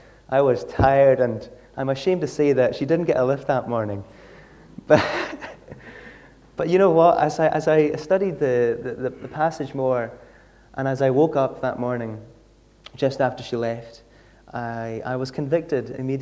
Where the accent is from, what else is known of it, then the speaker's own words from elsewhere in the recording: Isle of Lewis, Scotland, United Kingdom; accent: Lewis; I am from the Isle of Lewis, hence my accent. I don't have a very strong Lewis accent